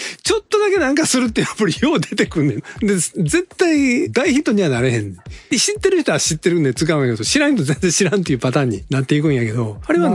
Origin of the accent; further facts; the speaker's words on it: Osaka, Japan; まあ私は大阪ですけど、大阪の感覚で言ったら